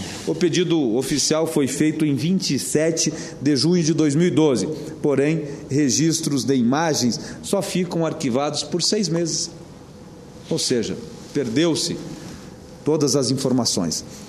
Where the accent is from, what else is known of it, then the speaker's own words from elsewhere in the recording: Santa Catarina, Brazil; Santa Catarina é minha terra natal … nascido e criado naquela região, veio nos anos 50 para o Paraná.